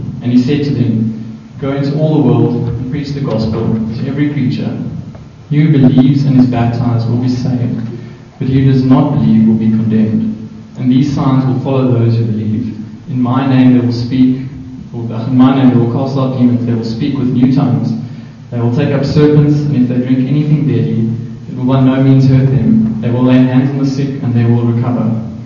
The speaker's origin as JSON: {"language": "English", "town": "Secunda", "region": "Mpumalanga", "country": "South Africa", "said": "We're all together, and I'm from Secunda."}